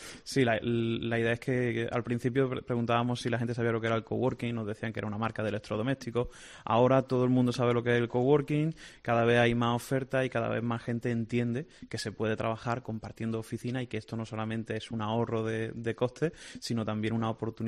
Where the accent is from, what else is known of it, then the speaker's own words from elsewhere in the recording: Córdoba, Andalusia, Spain; Yo soy de Córdoba.